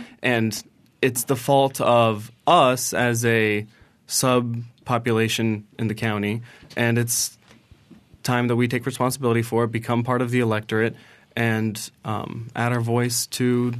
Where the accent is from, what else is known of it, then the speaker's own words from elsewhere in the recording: Florida, United States; born there; I was born in Florida. Unfortunately, my mom became a single mom, and I bounced around the country, moved 16, 17 times, and found my way back for college to Florida State